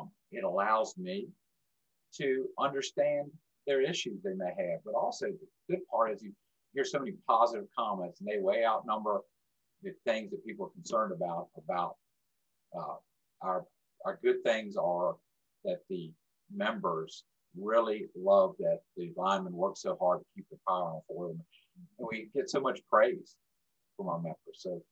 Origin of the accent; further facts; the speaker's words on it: Virginia, United States; Okay, well, I grew up in Stafford County in the 60s and the 70s.